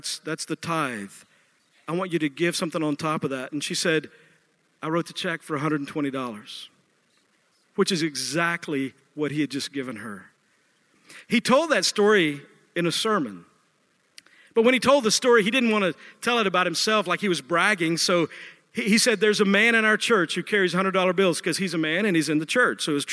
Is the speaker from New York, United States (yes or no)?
no; Texas, United States; I'm from Texas. That's what happens.